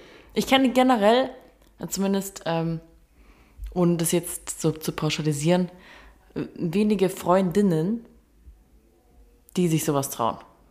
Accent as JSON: {"language": "German", "region": "Baden-Württemberg", "country": "Germany", "said": "Ich komme aus Baden-Württemberg."}